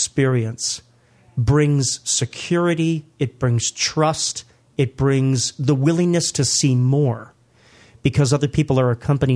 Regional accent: Stow, Ohio, United States; also born or lived in Akron; I'm a cradle Catholic and a cradle Northeastern Ohioan. I grew up in Stowe, Ohio. Was born in Akron, Ohio.

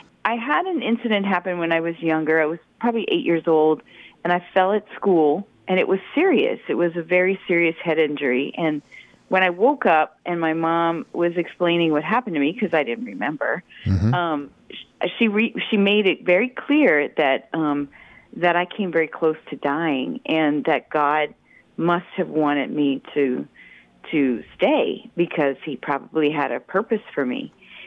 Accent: Louisiana, United States; Oh, I grew up in South Louisiana. I grew up Catholic. I went to church, basically.

